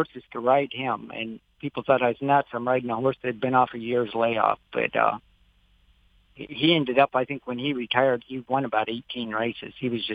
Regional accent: Idaho, United States; now in Phoenix, United States; I'm from Idaho, where I'm used to green grass and farmland

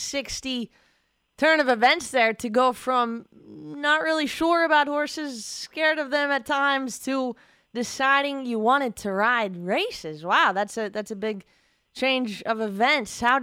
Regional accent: Mattoon, Illinois, United States; born there; And I grew up actually, I was born in Mattoon. Long story, moved around all over the place.

